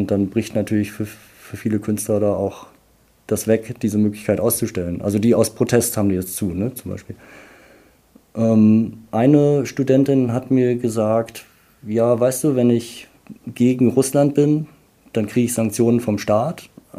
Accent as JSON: {"language": "German", "country": "Germany", "said": "Ich kann nur sagen, dass für mich als Deutscher ist es eine Tragödie, dass diese ganze östliche Verbindung jetzt so völlig wegbricht"}